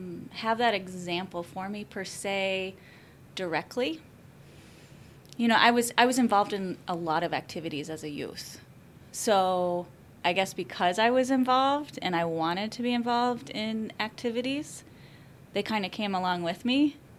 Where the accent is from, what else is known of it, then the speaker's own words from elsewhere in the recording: Hampton, Iowa, United States; I grew up in Hampton, Iowa, very small town, about 5,000 people. Grew up on a farm.